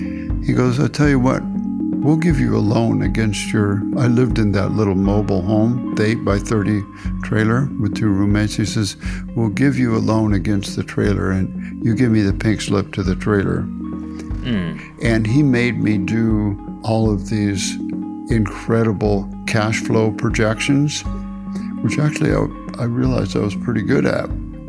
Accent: California, United States; from California.

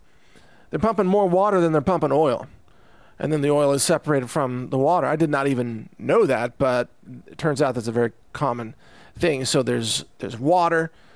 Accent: Texas, United States; I certainly didn't, even though I'm a Texan. Doesn't make me, an oil drilling expert automatically, even though we have a lot of oil industry in Texas.

